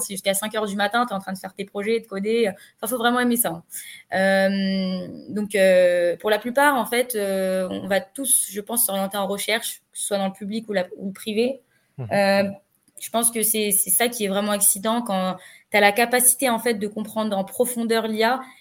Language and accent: French; France; moi, en tant que Française